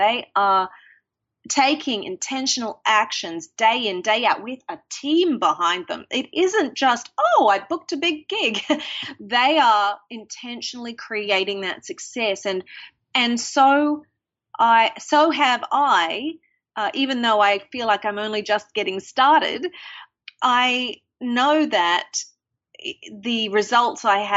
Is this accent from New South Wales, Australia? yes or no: no; Mackay, Queensland, Australia; when I was a little girl growing up in Australia in a town called Mackay near the Great Barrier Reef